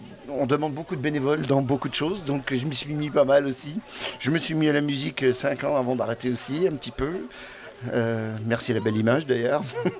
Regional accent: Cheverny, Centre-Val de Loire, France; Je suis originaire de Cheverny, donc je ne suis pas allé bien loin quand même.

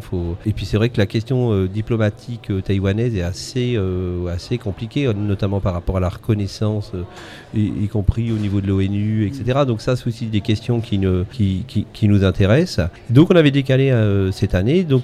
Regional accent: Pays de la Loire, France; parce que évidemment nous sommes des Ligériens

